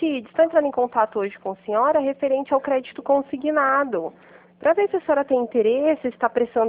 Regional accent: Pirassununga, São Paulo, Brazil; Não, não sou de Guarapuava, eu sou de Pirassununga, interior de São Paulo

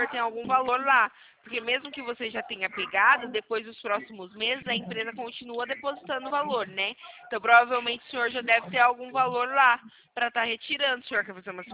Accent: Santa Bárbara d'Oeste, São Paulo, Brazil; Eu sou aqui de Santa Bárbara do Oeste, não sou do Rio.

